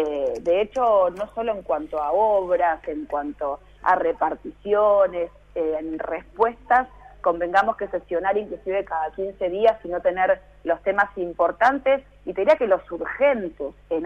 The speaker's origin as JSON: {"language": "Spanish", "region": "Santa Fe", "country": "Argentina", "said": "es subestimarnos como santafesinos."}